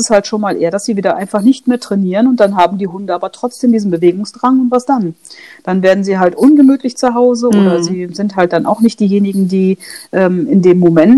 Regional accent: Rhineland, Germany; Wir werden ja auch sehen, das Wetter heute hier im Rheinland. Ich komme ja aus Rheinland.

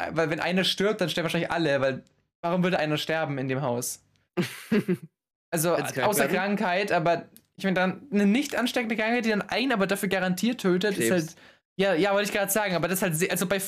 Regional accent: China; also von 0 bis 24 Jahre würde ich jetzt mal rechnen bei uns in China

